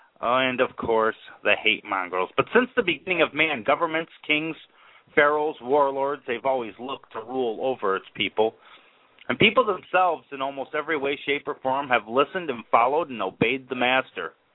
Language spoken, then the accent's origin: English; United States; I am an American. Have you forgotten?